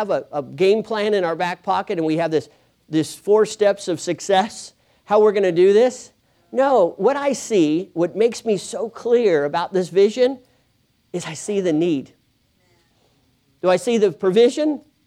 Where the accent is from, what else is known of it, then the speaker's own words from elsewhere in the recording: California, United States; as I'm from California a little bit here.